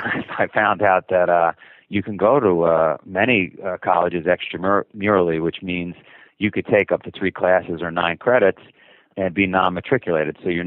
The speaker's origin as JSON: {"language": "English", "town": "Queens", "region": "New York", "country": "United States", "tie": "born or raised there", "said": "So I grew up in Queens, New York. If you've ever seen the movie Goodfellas, I literally grew up right in the center of that. We lived right near Kennedy Airport"}